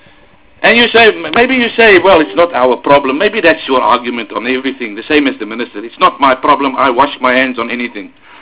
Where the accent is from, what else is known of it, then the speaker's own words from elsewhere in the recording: South Africa; I'm a South African citizen just like anybody else.